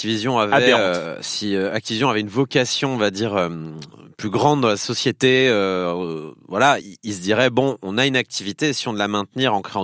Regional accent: Southern France, France; accent: southern French; j'ai repris mon accent du sud

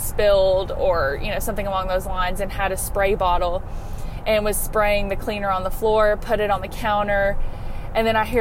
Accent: Louisiana, United States; Marcy, like you, I'm from Louisiana.

